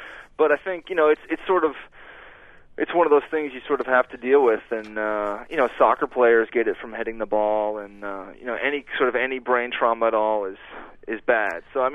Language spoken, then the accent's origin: English; Amherst, Massachusetts, United States; And I had just been back in my hometown of Amherst, Massachusetts